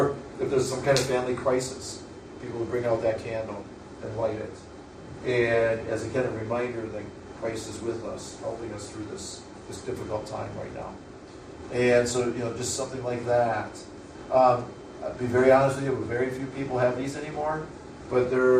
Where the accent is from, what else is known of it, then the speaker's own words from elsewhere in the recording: Wisconsin, United States; And growing up in Wisconsin, during the middle of winter, it seemed that holy water bottle sat under on a dresser or whatever, which often sat near a window.